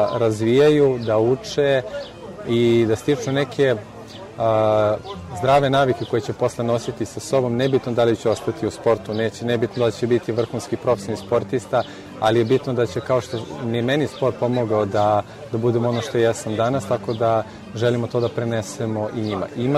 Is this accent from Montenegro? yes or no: no; Serbia; konkretno ja dolazim iz Srbije